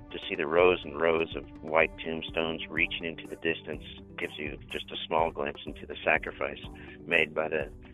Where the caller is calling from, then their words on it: Bozeman, Montana, United States; from Bozeman, Montana.